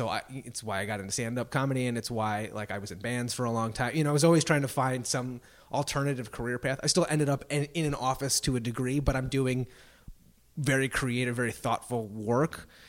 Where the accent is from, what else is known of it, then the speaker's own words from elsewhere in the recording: Midwest, United States; I'm from the Midwest, mm-hmm. So we say grammar school.